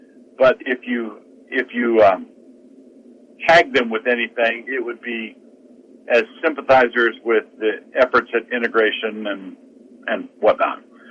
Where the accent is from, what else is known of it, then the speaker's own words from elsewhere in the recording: Annapolis, Maryland, United States; I grew up in Annapolis, Maryland, in the 1950s.